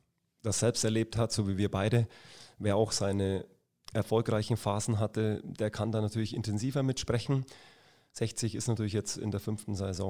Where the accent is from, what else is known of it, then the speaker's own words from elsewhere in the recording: Bayreuth, Bavaria, Germany; born there; now in Munich, Germany; Ich bin in Bayreuth geboren, aber ich lebe 25 Jahre in München, Umland, also halbe, halbe, aber trotzdem noch ein Franke.